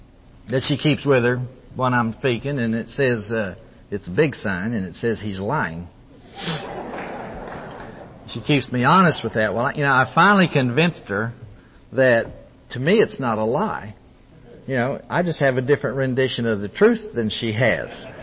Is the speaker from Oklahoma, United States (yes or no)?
yes; Oklahoma, United States; now in Dallas, United States; It started back in Oklahoma. I grew up in Oklahoma. Was raised there. Lived most of my whole life in Oklahoma. Live in Dallas now, but I've been there 9 years. But till then, I lived in Oklahoma.